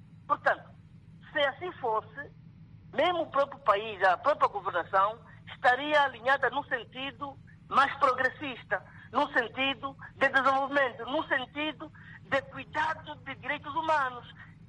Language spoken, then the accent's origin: Portuguese; Angola; nós somos angolanos, estamos a viver em Angola, nós nascemos na guerra, crescemos na guerra, estamos a nos desenvolver na guerra